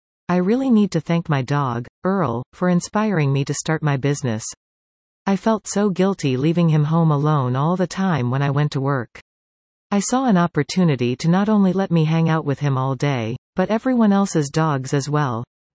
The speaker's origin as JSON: {"language": "English", "town": "Powell River", "region": "British Columbia", "country": "Canada", "tie": "born or raised there", "said": "My journey exploring my hometown of Powell River is what shaped and inspired my business to start."}